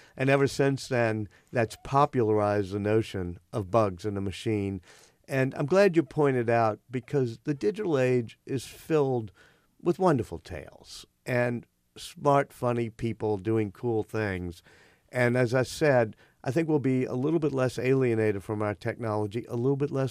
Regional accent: New Orleans, Louisiana, United States; I didn't have that growing up in New Orleans.

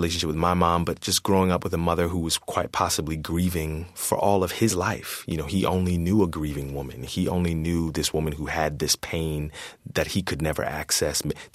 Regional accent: Philadelphia, Pennsylvania, United States; Growing up in Philadelphia, I knew very well about the work of William Still

